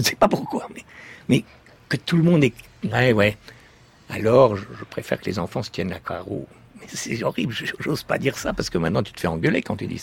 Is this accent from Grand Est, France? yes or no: yes; Grand Est, France; born there; Moi, je suis né en Alsace.